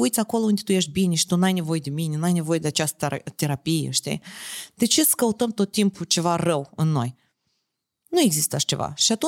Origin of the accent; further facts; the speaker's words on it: Romania; moved away as an adult; now in France; Vai, câțiva ani în urmă eram plecam din România spre Franța. Da, vreo 7 ani în urmă.